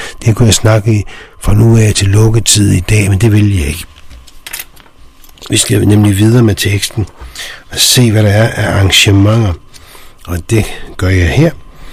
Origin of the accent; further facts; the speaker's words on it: Copenhagen, Capital Region of Denmark, Denmark; De er også optaget i Valby, hvor jeg stammer fra